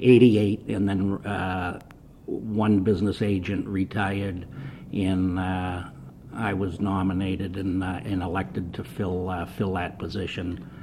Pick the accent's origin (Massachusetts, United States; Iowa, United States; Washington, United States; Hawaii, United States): Massachusetts, United States; Haverhill; I'm originally from Haverhill, Massachusetts, and still live in that Merrimack Valley area.